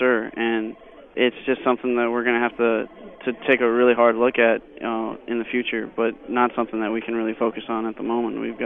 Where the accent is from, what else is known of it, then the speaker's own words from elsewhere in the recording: Baton Rouge, Louisiana, United States; I'm a citizen of Baton Rouge myself